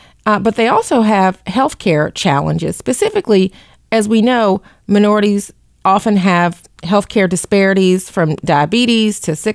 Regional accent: the South, United States; I mean, I'm from the South, and so obviously for me, that's not something that's foreign

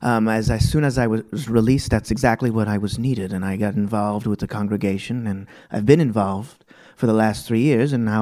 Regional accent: New Jersey, United States; I'm actually from New Jersey.

